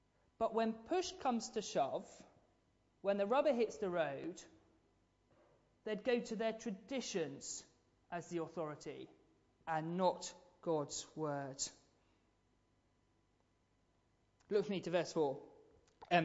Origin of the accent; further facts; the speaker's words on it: United Kingdom; And as very British people, we don't like to expose people as fakes